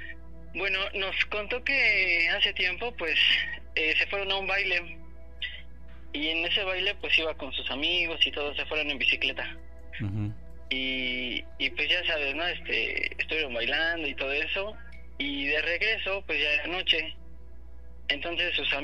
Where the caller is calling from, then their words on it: Huejotzingo, Puebla, Mexico; de Huejotzingo.